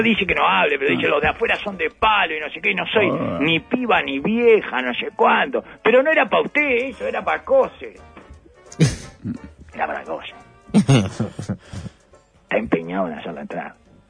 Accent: Uruguay; En el que podemos decidir como uruguayos

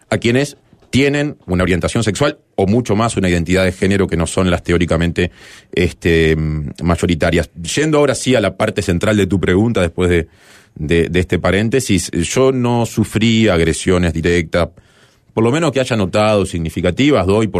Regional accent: Montevideo, Uruguay; soy un montevideano blanco, de clase media, con buenos ingresos, con buenos vínculos

